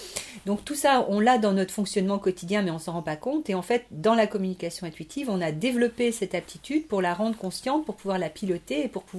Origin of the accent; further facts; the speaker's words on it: France; je suis revenue en France bien des années après avoir voyagé, être passée par plusieurs pays. Mais bon, je suis française évidemment, mais ma culture a été très très influencée depuis de nombreuses années par d'autres pays